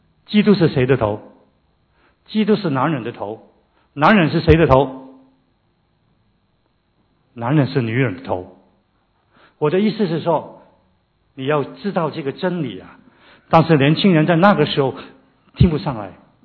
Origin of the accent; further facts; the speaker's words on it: Hong Kong; Chinese is a second language; 特别我们是香港人、广东人讲普通话呢，常常会讲错的。